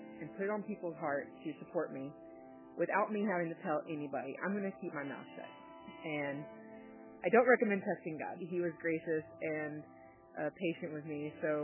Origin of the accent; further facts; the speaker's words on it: Missouri, United States; I'll be attending Midwestern Baptist Theological Seminary in my home state of Missouri.